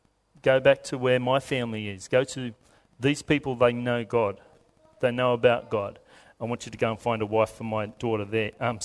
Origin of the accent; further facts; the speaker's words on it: Lithgow, New South Wales, Australia; I'm from Lithgow. I know, I feel your sympathy, that's okay. We used to go up and, I was going to say trawl, it was like trawling, we'd just go up and down the main street of Lithgow